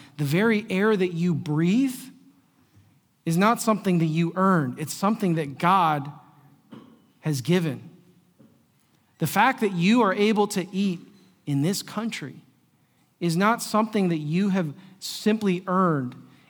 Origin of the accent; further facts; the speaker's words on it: United States; I'm an American speaking to Cambodian people who are impoverished about materialism.